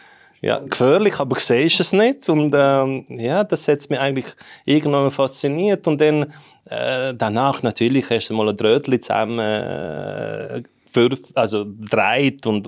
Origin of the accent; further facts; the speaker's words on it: Zagreb County, Croatia; now in Switzerland; Ich komme ursprünglich aus Kroatien, Umgebung von Zagreb, also Hauptstadt.